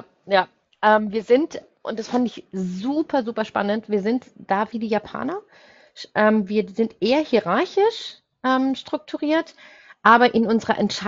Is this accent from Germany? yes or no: yes; Germany; muss ich mich als Deutsche manchmal so ein bisschen rechtfertigen